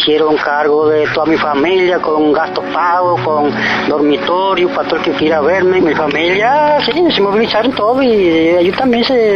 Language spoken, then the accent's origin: Spanish; Jiguaní, Granma, Cuba; Porque yo soy de Jiguaní, de allá de Granma.